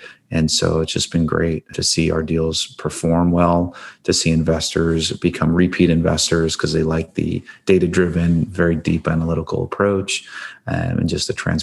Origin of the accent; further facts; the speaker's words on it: East Coast, United States; So I grew up on the East Coast, went to Georgetown for my undergrad, did my MBA at NYU.